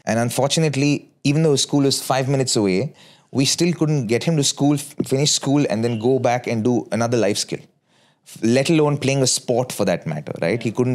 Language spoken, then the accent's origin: English; Bangalore, Karnataka, India; When you're in India, you live with a certain mindset. I'm from Bangalore.